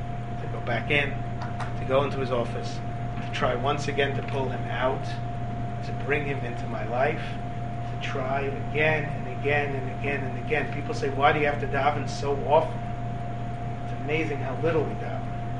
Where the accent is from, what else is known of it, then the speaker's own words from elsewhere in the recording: Bronx, New York, United States; And I grew up in the Bronx, so it was like a really big deal.